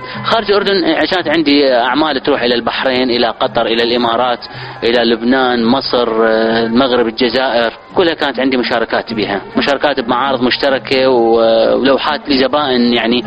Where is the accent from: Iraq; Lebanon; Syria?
Iraq; الفنان العراقي أنا